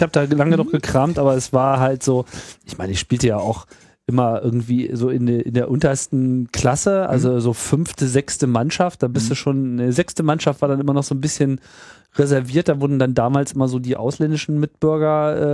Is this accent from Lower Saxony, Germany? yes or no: yes; Hanover, Lower Saxony, Germany; Weißt du, wo ich herkomme? Ich komme aus Hannover.